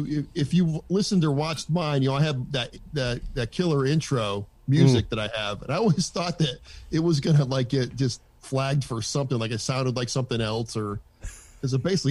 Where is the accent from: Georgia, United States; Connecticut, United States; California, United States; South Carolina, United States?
Connecticut, United States; Bristol; moved away as an adult; now in Texas, United States; I'm originally from Bristol, Connecticut, the home of ESPN. And I moved here when I was 24, and I was a drummer at the time.